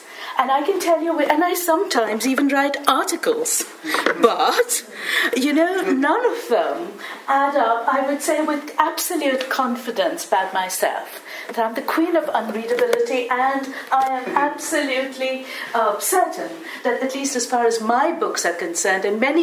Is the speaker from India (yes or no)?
yes; India; So I'll try to do my best to begin, because I've lots, you know, I'm Indian, and thousands of things crowd into my mind every time I want to speak.